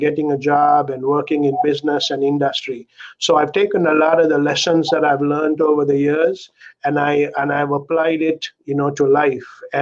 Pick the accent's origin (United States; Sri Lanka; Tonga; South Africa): Sri Lanka; Growing up in Sri Lanka, growing up in a Christian home